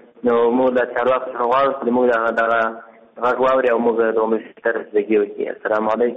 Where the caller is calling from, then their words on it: Ghazni, Afghanistan; د غزنی ولایت اوسیدونکی یم